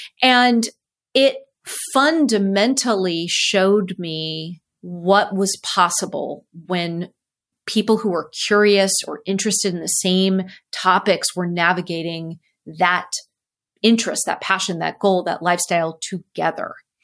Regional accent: Cupertino, California, United States; So I grew up in Cupertino. I mean, the thing that's really fun for me is that my grandparents had moved to Cupertino in the 50s to open a nursery when it was all orchards.

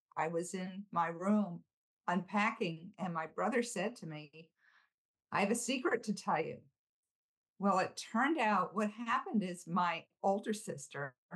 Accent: Buffalo, New York, United States; I grew up in Buffalo, New York. My parents were, I thought, Hungarian Catholics who had escaped World War II.

